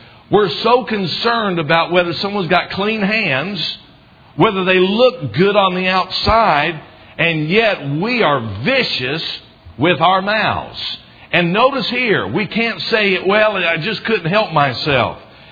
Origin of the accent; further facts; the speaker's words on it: the South, United States; accent: southern; people were talking about my southern accent being just a little bit stronger because I was around them